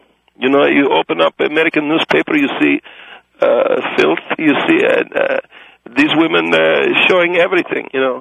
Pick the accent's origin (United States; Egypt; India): Egypt; I'm from Egypt, but even I know that this is wrong